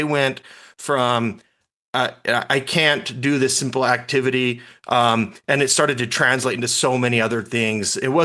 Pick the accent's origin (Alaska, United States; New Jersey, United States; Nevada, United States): Nevada, United States; Las Vegas; And so growing up in Vegas, we don't have we don't have wonderful access to the outdoors.